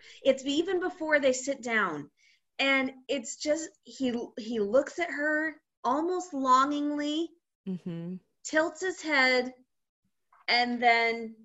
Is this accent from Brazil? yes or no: no; Romania; first language Romanian; English is a second language; Latin, of course. Portuguese, I breathe it. Romanian, my mother tongue.